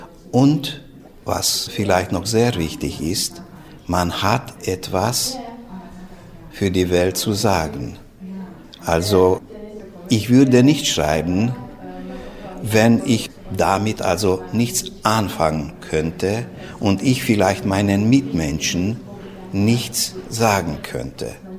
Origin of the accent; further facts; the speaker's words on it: Hungary; zwar meine Muttersprache Deutsch ist, aber als ich dann in die Schule gekommen bin, dann musste ich die ungarische Sprache erlernen natürlich. Und am Ende war es schon so, dass man am Ende Ungarisch viel besser konnte als Deutsch.